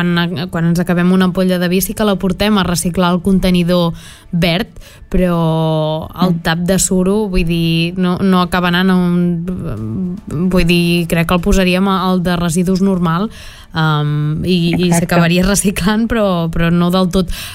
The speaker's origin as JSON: {"language": "Catalan", "town": "Sant Feliu de Guíxols", "region": "Catalonia", "country": "Spain", "said": "jo sóc de Sant Feliu de Guíxols"}